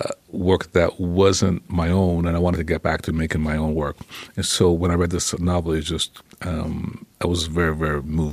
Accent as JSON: {"language": "English", "town": "Toronto", "region": "Ontario", "country": "Canada", "tie": "born or raised there", "also_born_or_lived": "Jamaica", "said": "Well, I was born in Jamaica. I came to Canada. I came to Toronto, Canada, as an 11-year-old. I moved to a place called Regent Park. It was about that immigrant experience."}